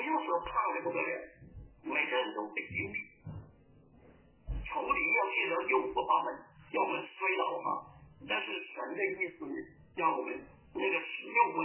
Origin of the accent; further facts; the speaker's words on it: China; 我们从大陆来的是吧